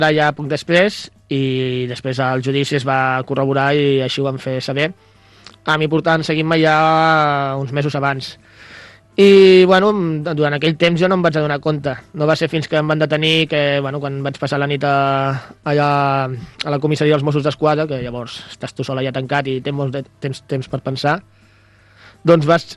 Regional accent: Asturias, Spain; now in Vilafranca del Penedès, Spain; Just feia un o dos dies que mons pares havien vingut aquí a Vilafranca, a Catalunya, perquè nosaltres som d'Astúries

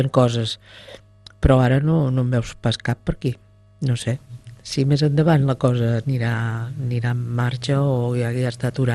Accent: Sant Jaume dels Domenys, Catalonia, Spain; jo sóc de Sant Jaume, 13 quilòmetres de Vilafranca, sí.

